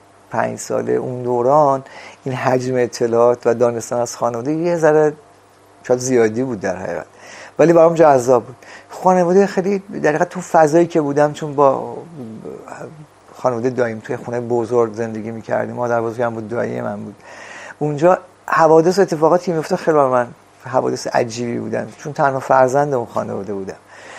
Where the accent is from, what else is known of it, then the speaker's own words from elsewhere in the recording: Semnan, Iran; born there; در سال 1334 در شهر سمنان به دنیا اومدم.